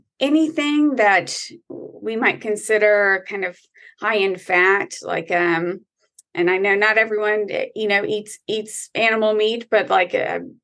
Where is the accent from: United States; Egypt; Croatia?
United States; the South; Yes, and I've seen raisins in brownies, and I'm from the South too.